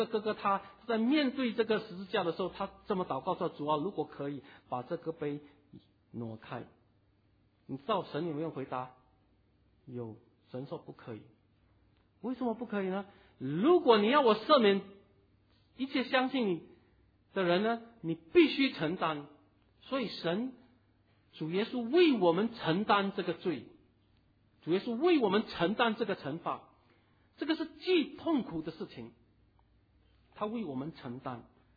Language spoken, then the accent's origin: Chinese; China; 但是我们中国人很注意到，我们一定要孝敬父母